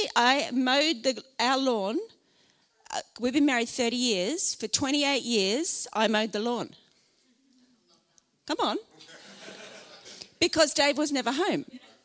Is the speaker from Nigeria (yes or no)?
no; Australia; I'm an Aussie girl who loves the beach.